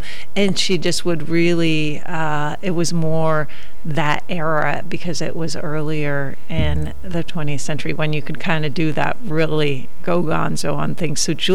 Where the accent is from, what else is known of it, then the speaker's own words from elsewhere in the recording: Berkeley, California, United States; born there; Or I was born in Berkeley. That's how I give the explanation for my name.